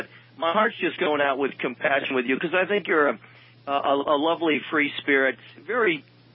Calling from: New York, United States; I'm calling from upstate New York

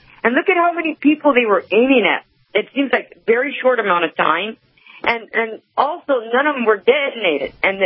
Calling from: California, United States; California.

